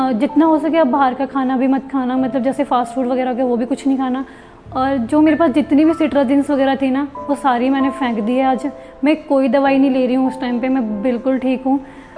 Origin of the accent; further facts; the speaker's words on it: Paonta Sahib, Himachal Pradesh, India; now in Chandigarh, India; मैं बेसिकली पांवटा साहिब से हूँ। 3 साल पहले ही मैं चंडीगढ़ में शिफ्ट हुई हूँ।